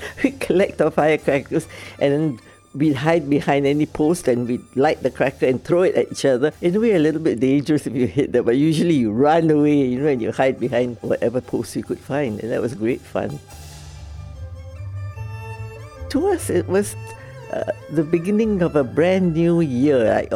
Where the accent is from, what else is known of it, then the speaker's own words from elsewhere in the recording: Singapore; Or else can I say, I'm from Singapore.